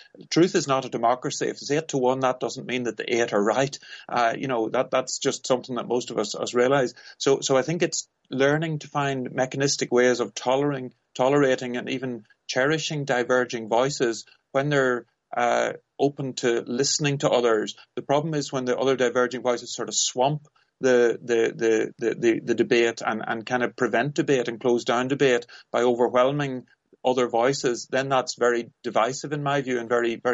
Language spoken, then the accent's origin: English; Northern Ireland, United Kingdom; I'm obviously from Ulster